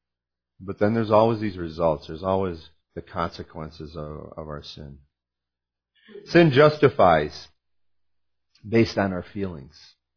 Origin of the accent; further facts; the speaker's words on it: New York, United States; Where I grew up in Oswego County. My parents sold the farm. We had 150 acres with a big farm barn that my dad had a dairy in.